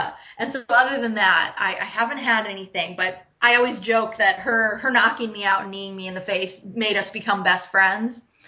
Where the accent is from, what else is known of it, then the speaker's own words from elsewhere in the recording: Minnesota, United States; now in Orlando, United States; Yeah, I am from Minnesota. I'm a straight out of mini girl, and so I grew up in Minnesota.